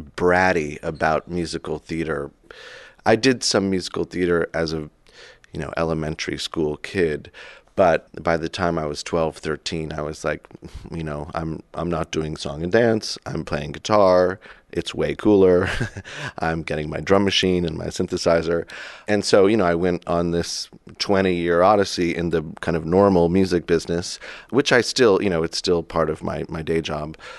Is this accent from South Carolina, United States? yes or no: yes; Hilton Head, South Carolina, United States; I grew up in Hilton Head, South Carolina. So there were places kind of north of me that were had an interesting set of Southern and colorful characters.